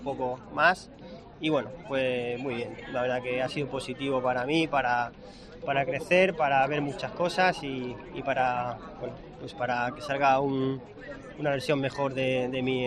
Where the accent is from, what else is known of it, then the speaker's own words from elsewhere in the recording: Lorca, Region of Murcia, Spain; yo quiero mucho a mi tierra, a mi ciudad, a mi gente